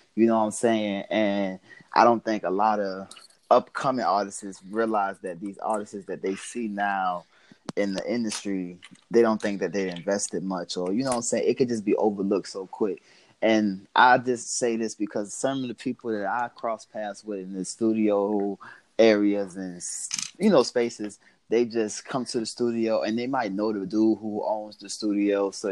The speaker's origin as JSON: {"language": "English", "town": "Savannah", "region": "Georgia", "country": "United States", "said": "first and foremost, I come from Savannah, Georgia, low country town, you know what I'm saying, close to the coast of Florida, you know what I'm saying, but come from Savannah, kind of ventured out into Atlanta after high school"}